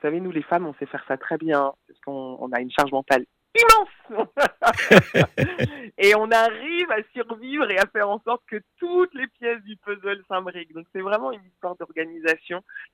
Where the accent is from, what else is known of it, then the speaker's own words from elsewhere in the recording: French Antilles, France; pour une femme comme moi, pour une femme des Antilles, donc de la périphérie. Quand on est français et que vous êtes antillais, on ne vous considère pas tout à fait comme français.